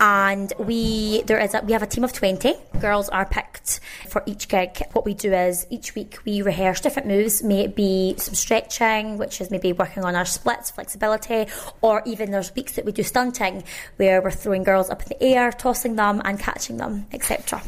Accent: Prestonpans, Scotland, United Kingdom; I am from East Lothian, Preston Pans.

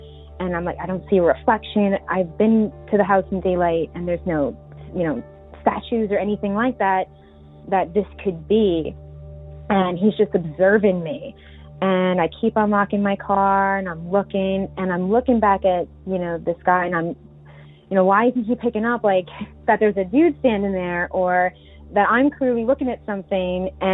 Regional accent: Long Island, New York, United States

